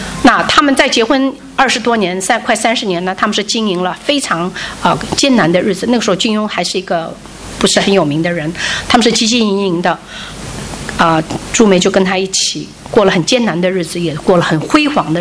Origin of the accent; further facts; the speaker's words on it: China; 还有一个跟我们中国人有关系的